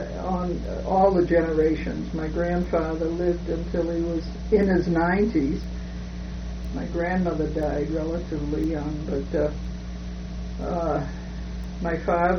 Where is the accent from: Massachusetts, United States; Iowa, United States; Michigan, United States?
Massachusetts, United States; Quincy; I grew up in Quincy. I went to the public schools through the eighth grade, and then I transferred to a private school for girls, Woodward School for Girls.